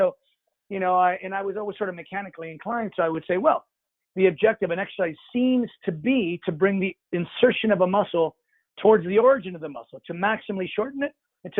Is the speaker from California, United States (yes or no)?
yes; Pasadena, California, United States; Well, it was just luck because Pasadena was my hometown.